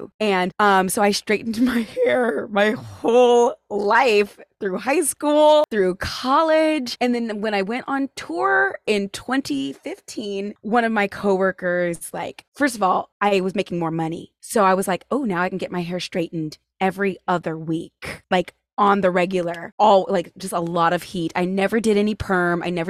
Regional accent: California, United States; Okay, so I'm from California, where it is praised to, at least when I grew up, it was praised to like be like everybody else.

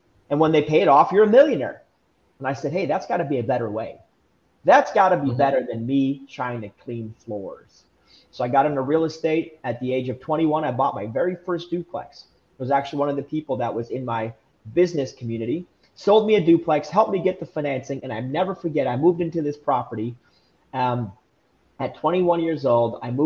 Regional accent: Canada; also born or lived in Romania; I'm an immigrant from Romania. I was born in communism. I'm the oldest of 9 kids and grew up in Canada, just working for everything.

